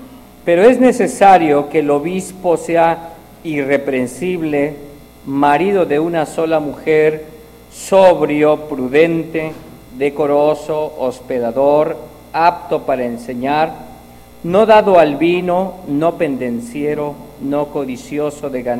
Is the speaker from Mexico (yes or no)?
yes; Mexico; accent: Mexican; Si se me sale el acento mexicano, es que pasé un rato allá en la tierra. Y que lo soy también, sí, en primer lugar.